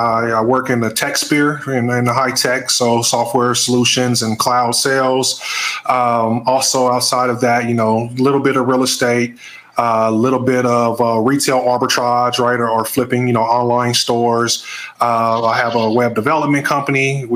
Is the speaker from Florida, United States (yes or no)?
no; Kansas City, Kansas, United States; From Wyandotte County, Kansas City, Kansas.